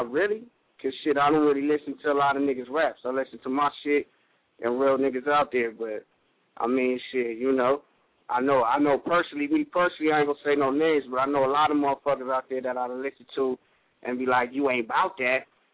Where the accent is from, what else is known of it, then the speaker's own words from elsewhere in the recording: Los Angeles, California, United States; I'm from L.A., you know what I'm saying? Born and raised L.A., motherfucking California, you know what I'm saying?